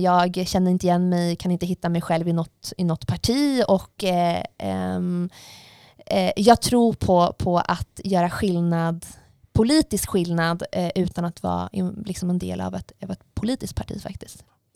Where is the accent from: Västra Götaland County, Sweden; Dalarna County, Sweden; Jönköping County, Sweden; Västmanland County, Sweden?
Jönköping County, Sweden; Jönköping; Jag är väldigt nära min familj och mina barndomsvänner som är kvar hemma i Jönköping.